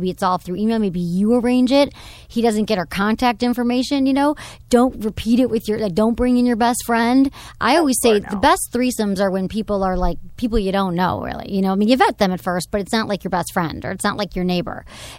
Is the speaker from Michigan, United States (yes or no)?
yes; Michigan, United States; I'm from Michigan, so I got the little Midwestern thing going.